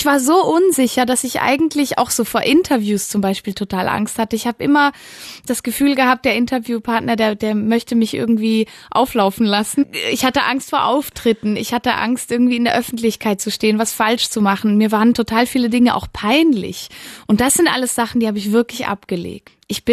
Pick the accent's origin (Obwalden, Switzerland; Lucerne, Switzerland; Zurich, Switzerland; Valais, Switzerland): Valais, Switzerland; Genau, also ich stamme aus dem Wallis und ich wohne auch immer noch da.